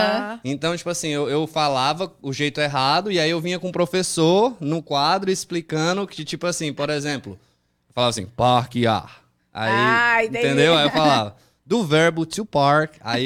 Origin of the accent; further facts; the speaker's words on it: Maranhão, Brazil; maranhense